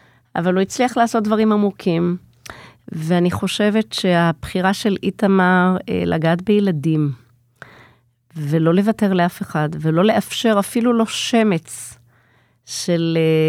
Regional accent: Kiryat Gat, Southern District, Israel; now in Beit Shemesh, Israel; אז האמת היא שאני שמחה שגדלתי בקריית גת.

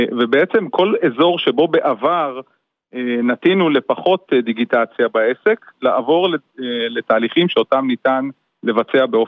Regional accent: Kiryat Shmona, Northern District, Israel; now in Misgav, Israel; אני גם בן קריית שמונה במקור, וגם גר במשגב שבלב הגליל.

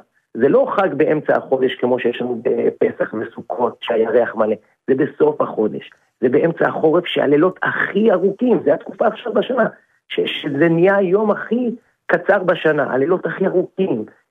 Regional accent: Jerusalem, Jerusalem District, Israel

